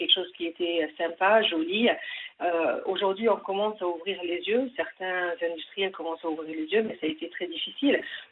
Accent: Bordeaux, Nouvelle-Aquitaine, France; moved away; depuis que je suis montée de Bordeaux, puisque là-bas je suis bordelaise

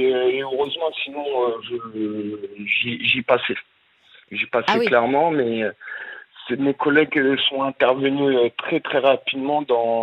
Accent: Compiègne, Hauts-de-France, France; Je viens de Compiègne et j'ai 29 ans.

